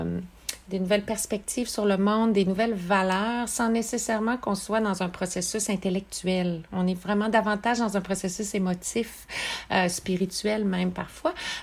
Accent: Témiscamingue, Quebec, Canada; also born or lived in Côte-Nord; parce que j'ai grandi en anglais, en Témiscamingue, communauté française. Ma mère est francophone, s'est battue pour la langue française beaucoup. Alors, j'ai étudié en français toute ma vie.

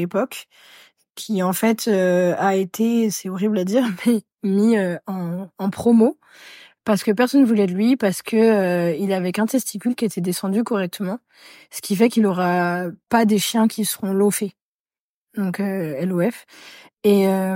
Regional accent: Brest, Brittany, France; also born or lived in Spain; j'ai 33 ans, je suis de Brest à la base, mais du coup j'ai vécu 4 ans en Espagne, donc un gros changement de vie, de température.

